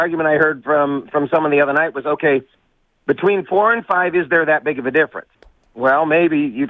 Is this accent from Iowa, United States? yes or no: yes; Iowa, United States; I grew up in Big 10, Big 12, Iowa